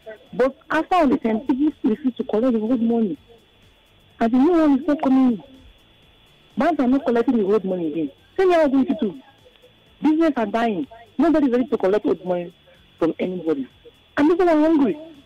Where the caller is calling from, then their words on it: Kitui, Kitui County, Kenya; I'm calling from Kitu.